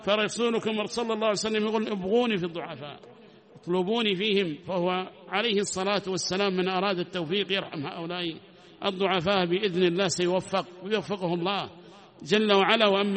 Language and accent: Arabic; Yemen; تأملوا وتفكروا يا عباد الله إلى أي شيء صارت بلدنا اليمن